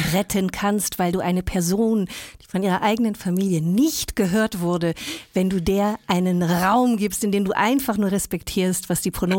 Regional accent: Luxembourg; also ich komme ja aus Luxemburg

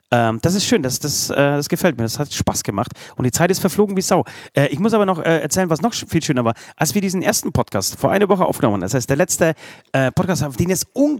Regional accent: Bavaria, Germany; Das gibt's bei uns. Bei uns in Bayern gibt's das nicht.

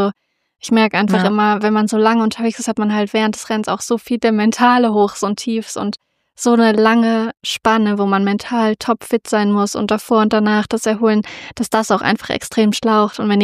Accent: Göttingen, Lower Saxony, Germany; am Sonntag in Göttingen, in meiner alten Heimat

